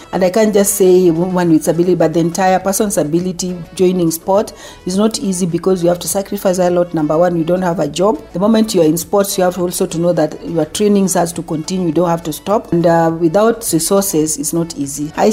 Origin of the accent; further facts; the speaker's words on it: Siaya County, Kenya; also born or lived in Nairobi; I was born in Nairobi and I'm from Siaya County.